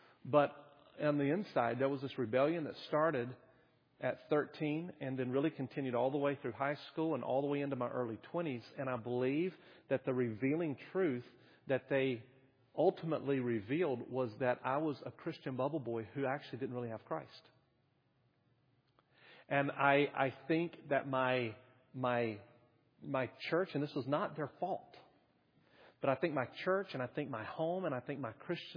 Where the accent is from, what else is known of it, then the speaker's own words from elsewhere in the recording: North Carolina, United States; also born or lived in Tennessee; I was born in Tennessee, then my family moved to North Carolina, and so I'm a southern boy, and I grew up down south.